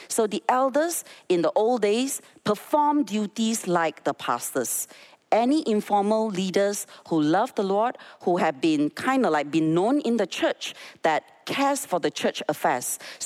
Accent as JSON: {"language": "English", "region": "Xinjiang", "country": "China", "tie": "born or raised there", "said": "I was growing up in Xinjiang."}